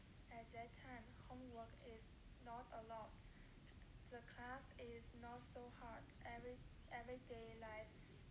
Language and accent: English; Shandong, China; English is a second language; I grew up in Shandong, a not so famous city compared to Beijing, Shenzhen, and Shanghai.